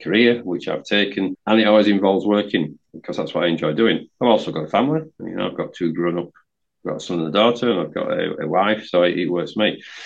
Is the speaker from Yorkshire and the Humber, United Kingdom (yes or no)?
yes; Yorkshire and the Humber, United Kingdom; I'm from West Yorkshire.